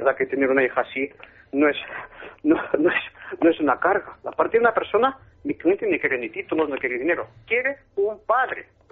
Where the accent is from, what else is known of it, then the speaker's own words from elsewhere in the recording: Spain; Y yo, como abogado, en ese sentido, y como español